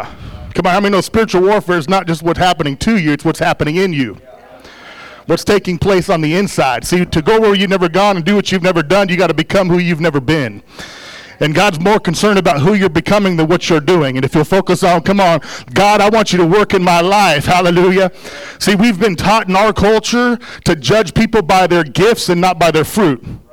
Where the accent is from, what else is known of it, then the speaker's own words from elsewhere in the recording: Arizona, United States; And for those that don't know us, we are from Arizona. Don't hold it against us.